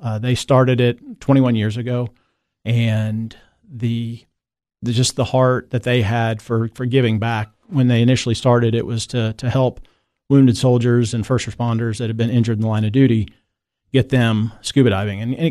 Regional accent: Florida, United States; Again, growing up in Florida, South Florida, and then traveling to the Caribbean to see family.

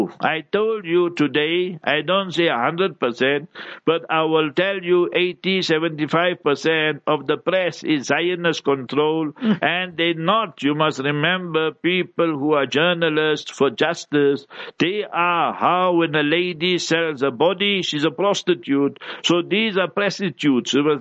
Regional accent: South Africa; I'm a South African. I know what is apartheid.

